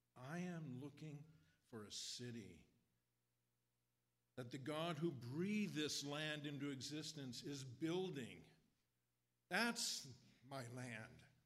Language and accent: English; United States; I am an American. I have an American passport.